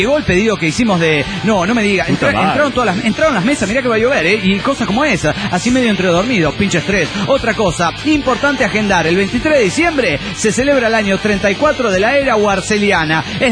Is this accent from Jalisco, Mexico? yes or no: no; Mexico City, Mexico; Soy el anestesiólogo del DF mexicano.